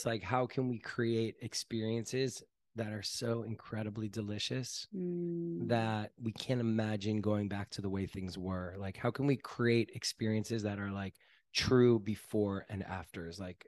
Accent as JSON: {"language": "English", "town": "North Miami", "region": "Florida", "country": "United States", "tie": "born or raised there", "moved": "as an adult", "lives_now": "Costa Rica", "said": "I grew up in North Miami, Florida, like in this full-blown suburbs."}